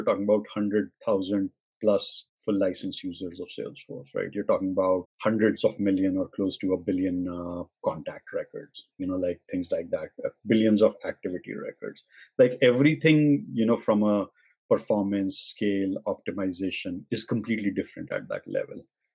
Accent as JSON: {"language": "English", "country": "India", "said": "I'm originally from India."}